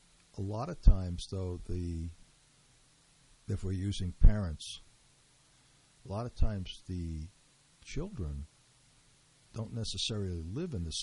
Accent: Teaneck, New Jersey, United States; born or raised there; also born or lived in Brooklyn, New York

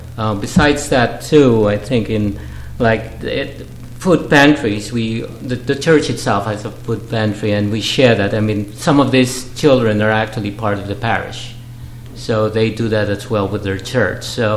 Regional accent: Philippines; Not really. I grew up in the Philippines.

